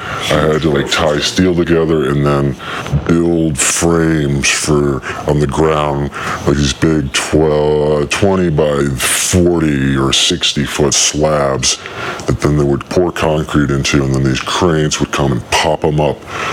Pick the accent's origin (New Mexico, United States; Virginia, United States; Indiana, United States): Virginia, United States; Richmond; also born or lived in Grand Rapids, Michigan; I'm from Richmond, the capital of the Confederacy. And I was born in Michigan, Detroit. My father's from Detroit. I was born in Grand Rapids. But raised in the the capital of the Confederacy